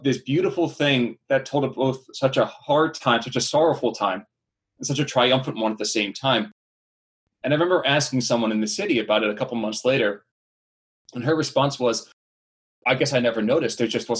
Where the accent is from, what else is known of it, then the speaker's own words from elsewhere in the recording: New Jersey, United States; I am born and raised in New Jersey.